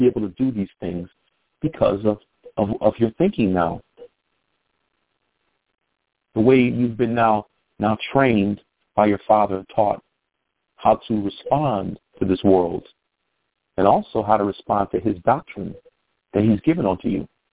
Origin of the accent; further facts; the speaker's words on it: Detroit, Michigan, United States; Oh, no. I'm from Detroit.